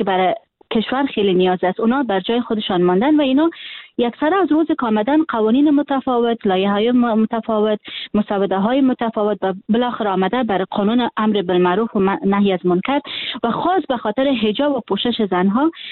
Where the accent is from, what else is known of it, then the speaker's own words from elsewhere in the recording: Afghanistan; من حیث یک دختر افغان که در افغانستان تولد شدیم و در افغانستان خاطره دارم، در افغانستان بزرگ شدیم و امروز خواهر و برادر ما فامیل من در افغانستان هستن.